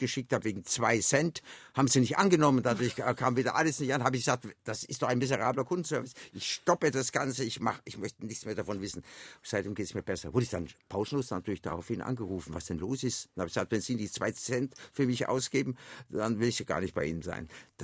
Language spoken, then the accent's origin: German; Augsburg, Bavaria, Germany; born there; Und ich bin in Augsburg geboren